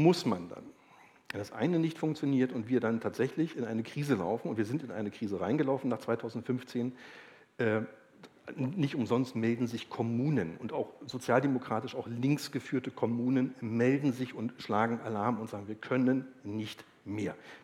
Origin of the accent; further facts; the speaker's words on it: East Germany, Germany; ich habe als Kind im Osten immer gesessen und habe mir wirklich mit Leidenschaft Bundestagsdebatten angeguckt